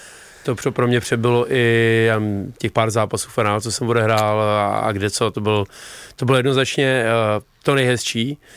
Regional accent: Prague, Czechia; jako kluk tady ze sídliště z Řep

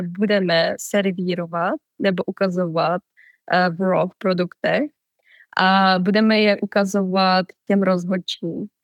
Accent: Slovácko, Czechia; Tak, vyrůstala jsem na Slovácku, takže my jsme byli už oplené kojení tím folklorem a krojema.

